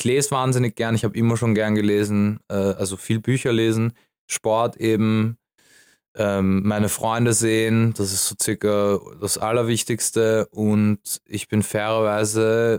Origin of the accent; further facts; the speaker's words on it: Baden, Lower Austria, Austria; now in Vienna, Austria; ich lebe dieses Landleben, ich liebe es. Also ich komme aus Baden, Kleinstadt.